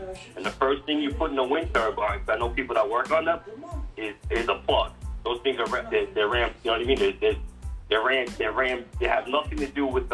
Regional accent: New York, United States; I'm freaking Irish and from New York.

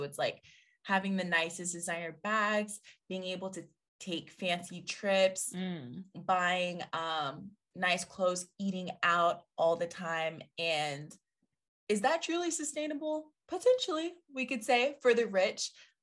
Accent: Atlanta, Georgia, United States; Because, you know, I'm from Atlanta.

